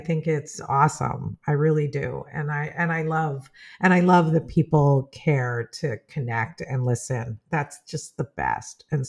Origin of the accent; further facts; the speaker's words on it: United States; as an American, you can 90-day hop from country to, like, you can 90-day hop.